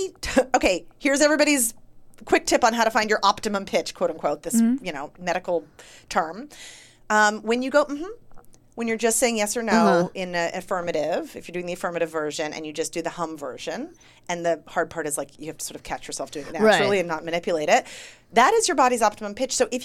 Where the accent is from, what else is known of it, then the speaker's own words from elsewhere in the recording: Santa Cruz, California, United States; back in my hometown in Santa Cruz, California.